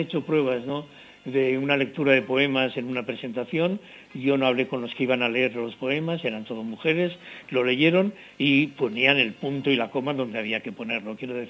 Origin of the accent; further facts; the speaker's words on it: Aragon, Spain; Si no pensara en Aragón y en mi tierra y en mi gente, escribiría en castellano, escribiría en francés o en cualquier otra lengua, ¿no?